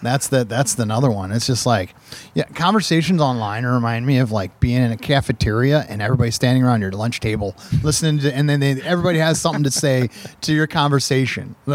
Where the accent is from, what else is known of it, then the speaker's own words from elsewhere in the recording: Midwest, United States; You know, like, I'm from the Midwest.